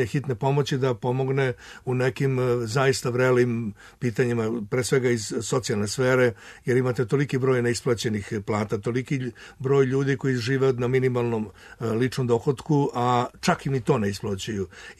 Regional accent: Serbia

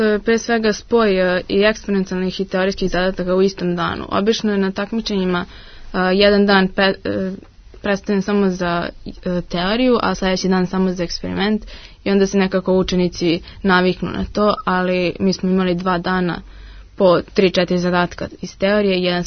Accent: Serbia; kod nas u Srbiji do državnog takmičenja mi nemamo uopšte eksperiment

